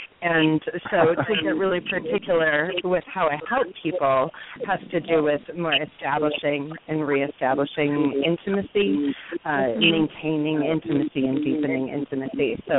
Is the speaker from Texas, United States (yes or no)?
no; Detroit, Michigan, United States; Yeah, I'm from Detroit, so I spent a lot of my youth in the Ann Arbor area